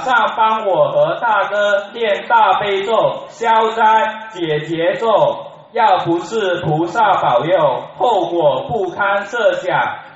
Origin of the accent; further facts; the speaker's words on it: Shenzhen, Guangdong, China; 我是来自深圳的同修